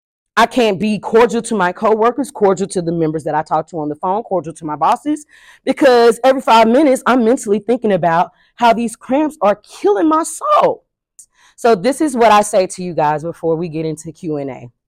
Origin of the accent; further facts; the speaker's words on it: Fort Worth, Texas, United States; now in Oklahoma, United States; I'm from Fort Worth, Texas. So this was all going on before I even moved to Oklahoma.